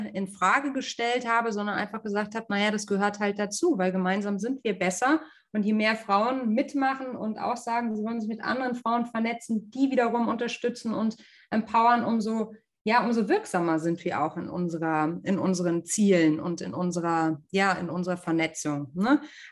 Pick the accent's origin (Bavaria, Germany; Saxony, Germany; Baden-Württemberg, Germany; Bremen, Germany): Bavaria, Germany; Munich; born there; now in Hamburg, Germany; Ich bin gebürtige Münchnerin, bin nach Hamburg gezogen